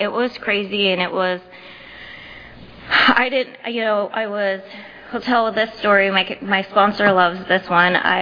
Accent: Visalia, California, United States; I grew up here in Visalia, went to high school here. My family's here

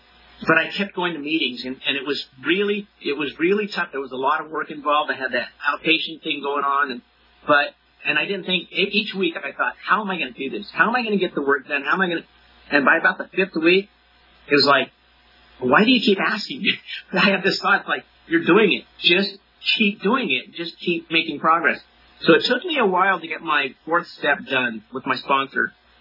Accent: Kingsburg, California, United States; in the little town where I grew up in Kingsburg

